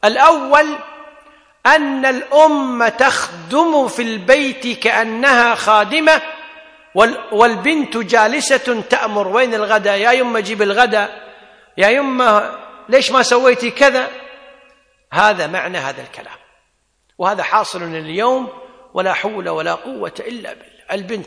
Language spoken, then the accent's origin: Arabic; Kuwait; مثلا والله جلس مجلس التخطيط عندنا في الكويت، قالوا ما في مساحة نبني